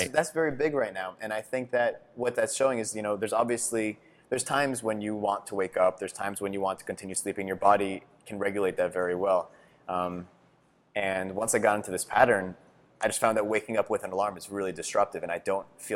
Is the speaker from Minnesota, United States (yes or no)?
no; Providence, Rhode Island, United States; when we grew up in Providence.